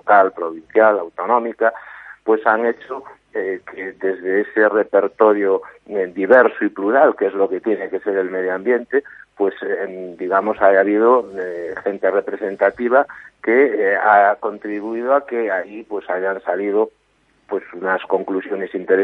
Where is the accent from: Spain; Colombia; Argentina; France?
Spain; Galicia; yo, como gallego comprometido con mi tierra y que siempre estoy pensando en Galicia